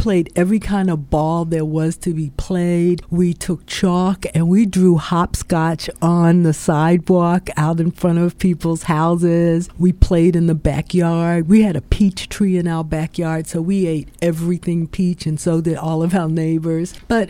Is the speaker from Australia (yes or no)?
no; Baltimore, Maryland, United States; So I grew up in Forest Park, which is Northwest Baltimore.